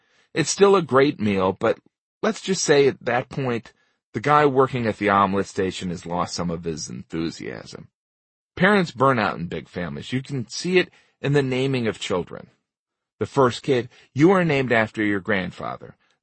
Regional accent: United States; I'm Irish-American.

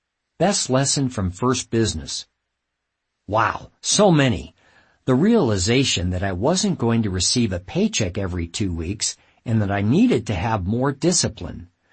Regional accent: Edmonton, Alberta, Canada; entrepreneurs from my hometown of Edmonton in Canada.

